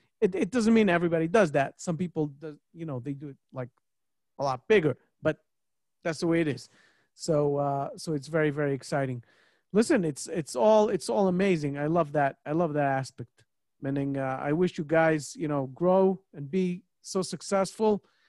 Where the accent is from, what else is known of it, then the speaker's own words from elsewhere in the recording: New York City, New York, United States; Right now, I'm not in New York, but I'm a New Yorker. So I know what New York City is.